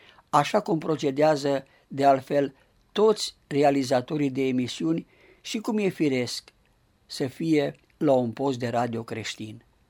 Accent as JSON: {"language": "Romanian", "town": "Lunca", "region": "Bistrița-Năsăud", "country": "Romania", "tie": "born there", "said": "în satul meu natal. E vorba de Lunca, comuna Șieuț, județul Bistrița Năsăud."}